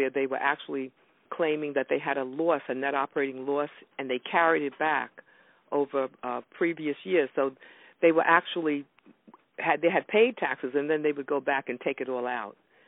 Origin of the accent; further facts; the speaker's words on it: South Carolina, United States; And I was born in South Carolina, and I was the youngest of my mother's 9 children, so she carried me around.